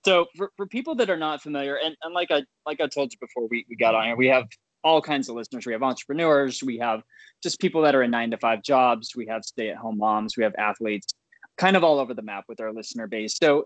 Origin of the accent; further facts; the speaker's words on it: Utah, United States; from my home state, Utah.